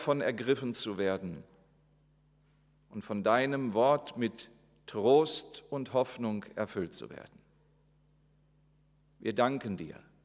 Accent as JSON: {"language": "German", "town": "Bückeburg", "region": "Lower Saxony", "country": "Germany", "said": "Ich bin 50 Jahre alt. Mit meiner Frau komme ich aus demselben Ort, aus dem Bückeburger Land, also aus Bückeburg in der Nähe von Minden oder Hannover"}